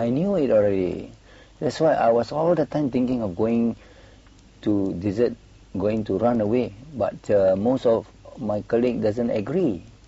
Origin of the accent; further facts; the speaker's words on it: Malacca, Malaysia; Because we come from Malacca, we do not know where to go.